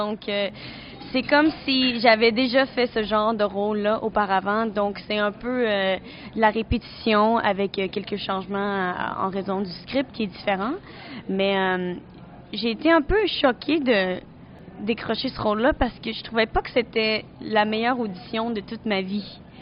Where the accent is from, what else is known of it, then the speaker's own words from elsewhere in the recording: Quebec, Canada; accent: Quebec; j'ai vraiment travaillé fort pour minimiser mon accent québécois quand je parle anglais.